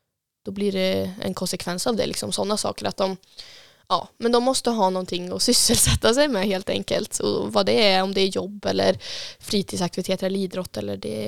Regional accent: Tidaholm, Västra Götaland County, Sweden; Det är liksom, men här växte jag upp till exempel. Jag kanske också vill att mina barn ska växa upp här och se ett liksom, Tidaholm på det sättet.

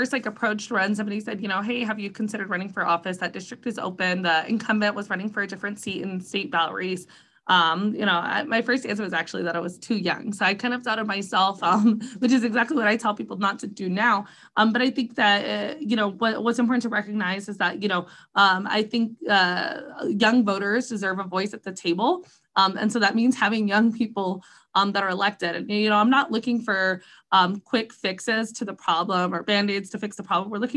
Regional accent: Las Vegas, Nevada, United States; I was born and raised in Las Vegas, and even more importantly for me, I was born and raised in the district that I actually currently represent.

